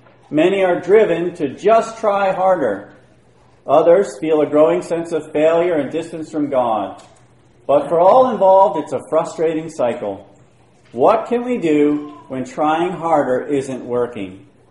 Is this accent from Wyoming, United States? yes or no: yes; Wyoming, United States; I grew up in Wyoming, so this is the context for this story here. Very snowy place, mountains and all of that. I grew up there